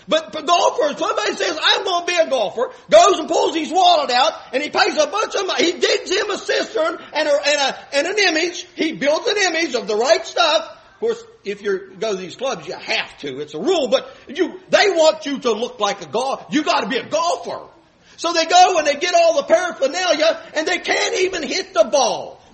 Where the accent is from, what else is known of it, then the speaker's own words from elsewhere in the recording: West Virginia, United States; I'm from West Virginia. Mountaineers, pride of the state.